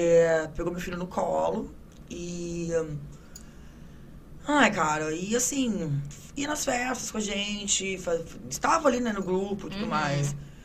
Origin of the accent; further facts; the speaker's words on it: Brazil; Eu sou brasileiro